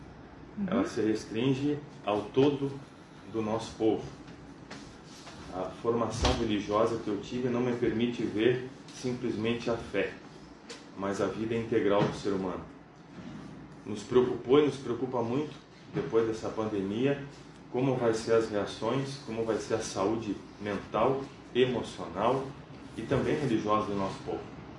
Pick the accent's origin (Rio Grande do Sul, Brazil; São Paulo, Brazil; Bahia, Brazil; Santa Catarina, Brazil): São Paulo, Brazil; Caçapava; fui à minha terra de Caçapava